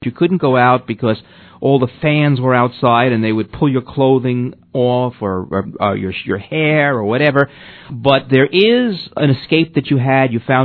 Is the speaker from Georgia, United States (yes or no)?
no; Teaneck, New Jersey, United States; somebody who came from my hometown of Teaneck, New Jersey